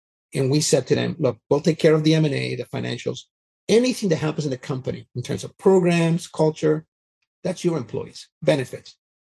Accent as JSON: {"language": "English", "country": "Canada", "tie": "born or raised there", "said": "So I grew up in Canada, so I'm Canadian."}